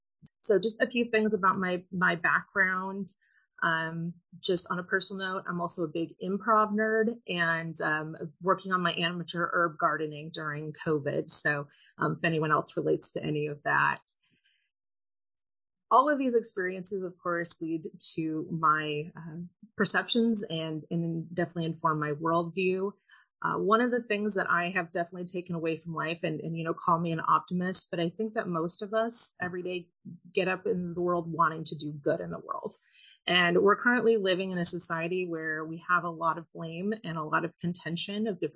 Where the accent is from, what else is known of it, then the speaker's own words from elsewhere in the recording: Washington, United States; I am born and raised in Washington to a teacher and a librarian.